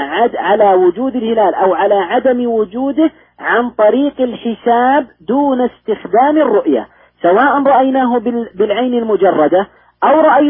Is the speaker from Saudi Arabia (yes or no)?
yes; Saudi Arabia; هيئة كبار العلماء عندنا في السعودية